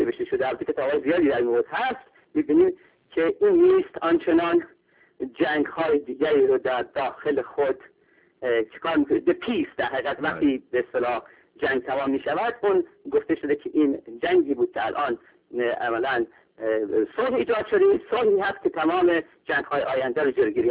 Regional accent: Iran; به نظر من به عنوان یک ایرانی حتی وقتی به زاپاتا نگاه میکنیم

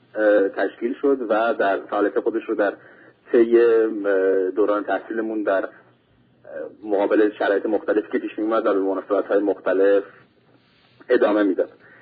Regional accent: Iran; moved away as an adult; now in France; در دانشگاه پاریس 8 در کشور فرانسه هستم و حدود یک سال هست که از ایران به اینجا آمدم برای ادامه تحصیل. در داخل ایران دانشجوی همین رشته در دانشگاه دانشکده هنر و معماری دانشگاه آزاد تهران مرکزی بودم

